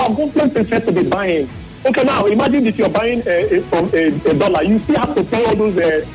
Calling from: Nigeria; I'm calling from Umahalo.

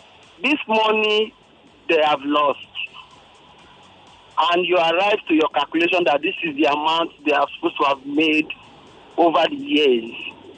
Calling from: Ikeja, Lagos, Nigeria; I'm calling from Ikeja.

